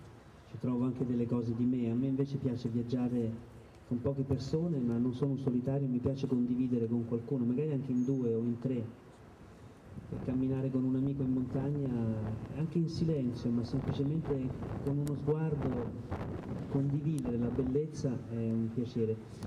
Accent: Apennines, Italy; La mia terra è l'Appennino.

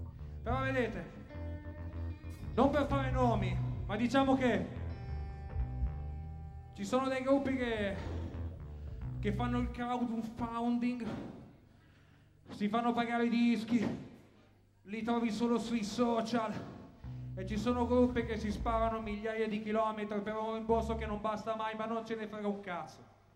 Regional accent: Vigevano, Lombardy, Italy; Noi veniamo da Vigevano, no, che cazzo è da Vigevano? Oh. Da una zona grigia, tutto risaie.

